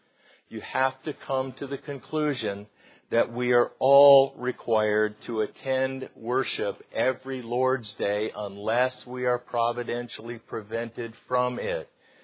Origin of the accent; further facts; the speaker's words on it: United States; We have a visitor from the United States today, as I'm from the United States